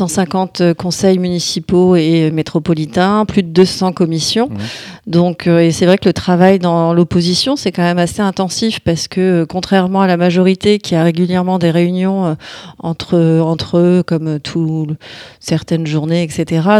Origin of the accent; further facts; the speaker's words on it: Amiens, Hauts-de-France, France; born there; J'ai bientôt 42 ans. Je suis née à Amiens. J'ai fait mes études à Amiens. Je suis maman de 2 adolescents qui sont scolarisés sur Amiens.